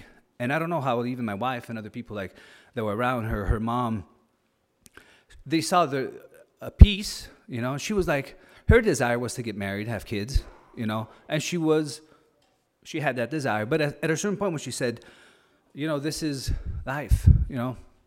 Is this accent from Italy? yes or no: yes; Italy; English is a second language; And I come from Italy, so Italy, you know, the good food.